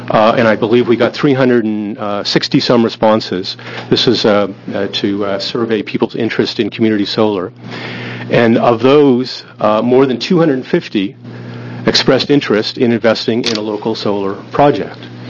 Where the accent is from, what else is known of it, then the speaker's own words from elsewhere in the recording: Corvallis, Oregon, United States; I'm from Corvallis, and I'd like to share some of my experience with financing solar projects in Oregon.